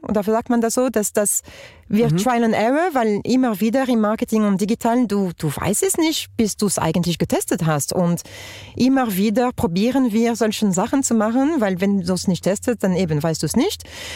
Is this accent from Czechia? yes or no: no; France; German is a second language; also born or lived in Germany; now in Switzerland; also ich bin Französin, wie man hört, Britin von Mutterseite und seit 14 Jahren in der Schweiz.